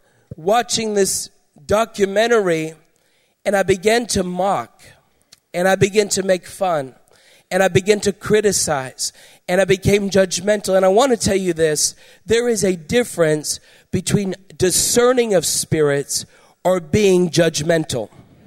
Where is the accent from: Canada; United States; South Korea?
Canada; London, Ontario; And I was born and raised in London, and I remember being at my home in London one afternoon